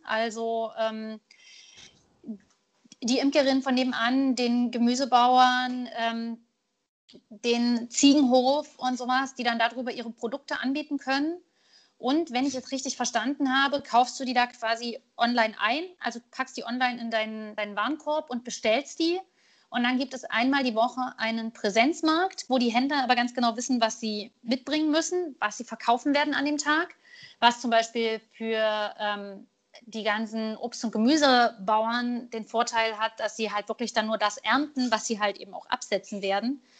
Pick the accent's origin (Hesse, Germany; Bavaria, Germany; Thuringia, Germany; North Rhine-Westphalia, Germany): Thuringia, Germany; Weimar; Also ich komme ja ursprünglich aus Weimar.